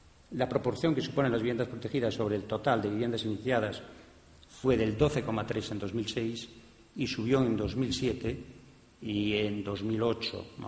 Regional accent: Lugo, Galicia, Spain; Yo que soy de Lugo

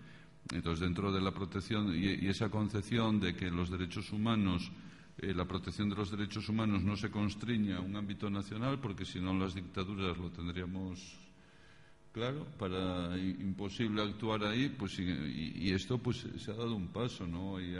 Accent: A Coruña, Galicia, Spain; yo soy de La Coruña

